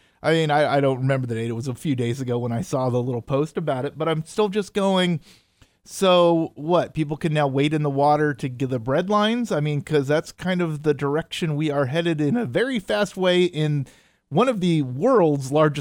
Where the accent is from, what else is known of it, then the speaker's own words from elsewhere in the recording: Seattle, Washington, United States; I grew up in the Seattle area.